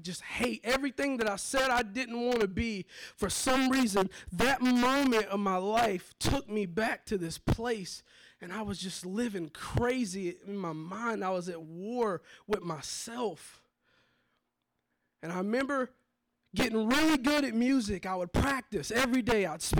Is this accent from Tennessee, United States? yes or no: yes; Johnson City, Tennessee, United States; So I was 12 years old. I grew up in Johnson City, Tennessee. I remember growing up in a neighborhood, it was a lot of gang violence, a lot of drugs, crack addiction, really, really prevalent in my neighborhood.